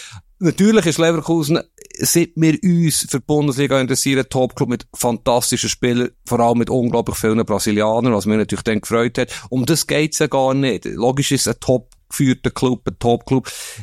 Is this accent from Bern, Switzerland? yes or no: yes; Bern, Switzerland; ich komme aus Bern